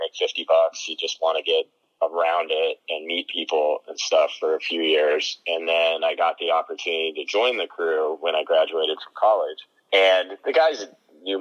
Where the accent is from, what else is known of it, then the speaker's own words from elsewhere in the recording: Texas, United States; I grew up in Texas. I'm a Cowboys fan from birth, never even had a choice.